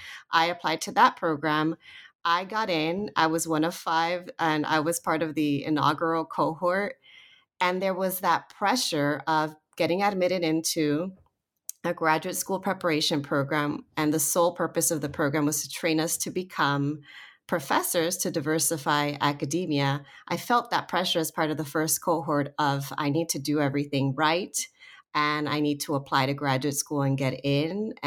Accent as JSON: {"language": "English", "region": "California", "country": "United States", "said": "I'm from the Southern California area, so I had been involved in theater practice since fourth grade."}